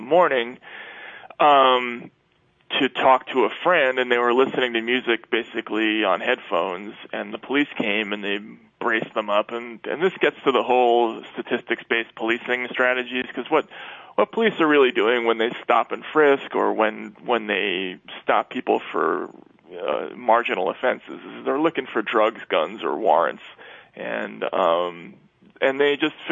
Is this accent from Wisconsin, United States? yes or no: no; New York, United States; And I felt very guilty that as a New Yorker that I didn't know a lot of these things